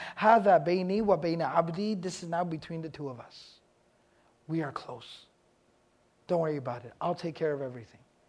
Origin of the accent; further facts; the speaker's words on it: Texas, United States; All right, I'm from Texas. We don't talk like that.